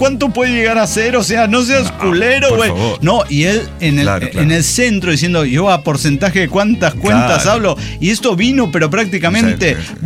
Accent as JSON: {"language": "Spanish", "country": "Costa Rica", "said": "es porque soy una niña tica, ¿verdad?"}